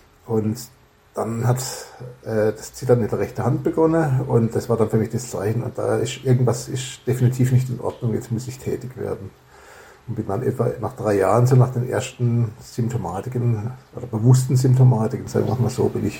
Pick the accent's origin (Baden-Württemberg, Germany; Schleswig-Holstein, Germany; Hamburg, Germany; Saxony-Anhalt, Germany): Baden-Württemberg, Germany; Freiburg im Breisgau; Ich komme aus Freiburg im Breisgau, bin jetzt 61 Jahre alt.